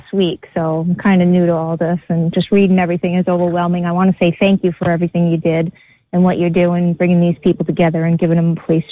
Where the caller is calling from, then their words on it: Swansea, Massachusetts, United States; I'm from Swansea, Massachusetts in USA.